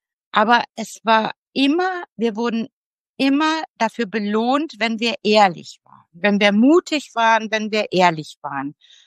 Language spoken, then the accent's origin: German; Solingen, North Rhine-Westphalia, Germany; Und ich komme ja aus Solingen. Ich bin ja in Solingen groß geworden.